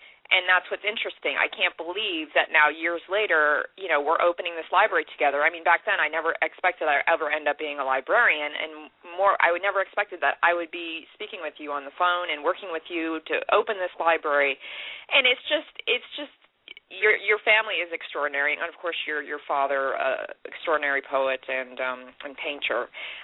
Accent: St. Petersburg, Florida, United States; I'm from St. Petersburg, Florida

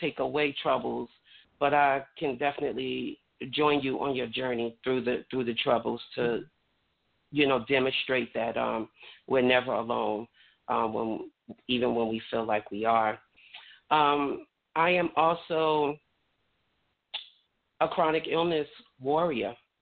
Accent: New Jersey, United States; now in North Carolina, United States; I am tuning in from the great state of North Carolina, born and raised in New Jersey.

